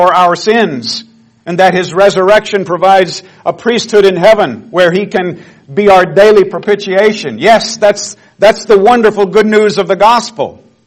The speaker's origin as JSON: {"language": "English", "country": "United States", "said": "I'm an American patriot, an Israelite, a sinner saved by the grace of God, who loves his country and trembles for it"}